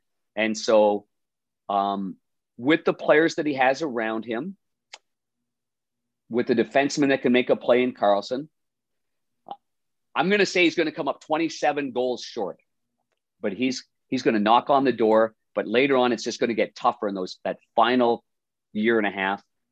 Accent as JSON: {"language": "English", "town": "Ottawa", "region": "Ontario", "country": "Canada", "said": "I always think back though, this is just me, and I'm from Ottawa, you know that, Darren."}